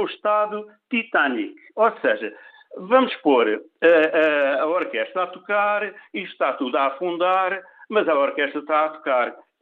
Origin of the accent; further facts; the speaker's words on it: Portugal; eu fico envergonhado como português